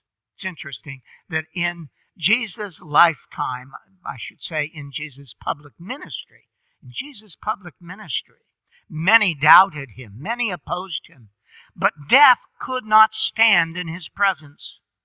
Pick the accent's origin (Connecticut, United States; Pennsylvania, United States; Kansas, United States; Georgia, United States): Georgia, United States; Atlanta; accent: Georgian; Therefore, y'all, pardon the Georgian, I came from Atlanta here.